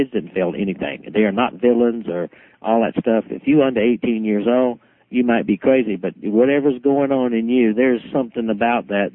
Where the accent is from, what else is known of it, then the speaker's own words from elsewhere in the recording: Aiken, South Carolina, United States; And I was from Aiken, South Carolina, and I had seen enough of the world